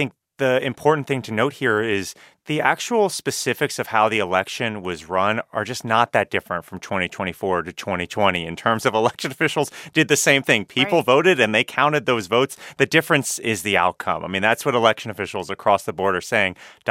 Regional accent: Florida, United States; I'm from Florida, Deepa, and the feeling I kept getting leading up to the election as I talked to election officials was that feeling when I was a kid when you knew a hurricane was coming right for where you live

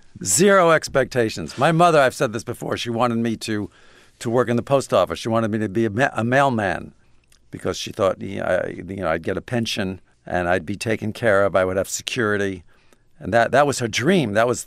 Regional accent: Brooklyn, New York, United States; I grew up in Brooklyn in in Sheepshead Bay. I lived right under the Belt Parkway

